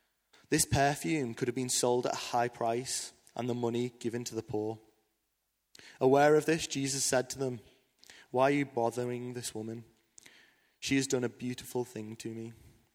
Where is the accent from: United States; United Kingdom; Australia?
United Kingdom; Liverpool, North West England; I am from Liverpool, a beautiful place, an incredible place.